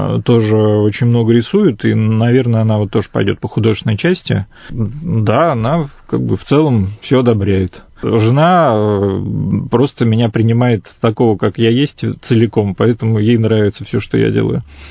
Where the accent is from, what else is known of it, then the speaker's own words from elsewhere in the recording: Astrakhan, Astrakhan Oblast, Russia; И я вот вырос в Астрахани